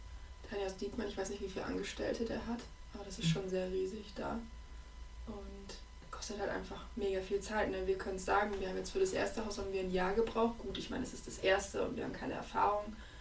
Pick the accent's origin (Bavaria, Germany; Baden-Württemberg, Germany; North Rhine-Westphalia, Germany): Bavaria, Germany; Munich; Ja, ursprünglich aus München, so richtige Stadtkinder.